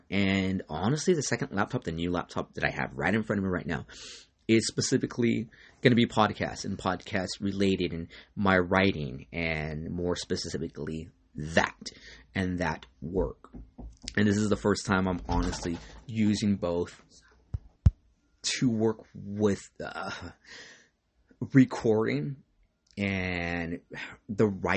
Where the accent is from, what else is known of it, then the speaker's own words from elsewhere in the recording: California, United States; I'm from Orange County. Orange County doesn't get along well with Los Angeles, and it's just two different worlds for sure.